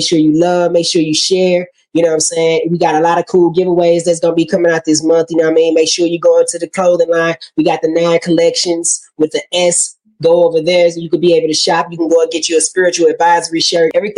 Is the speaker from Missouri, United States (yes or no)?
yes; St. Louis, Missouri, United States; I grew up in St. Louis, Missouri.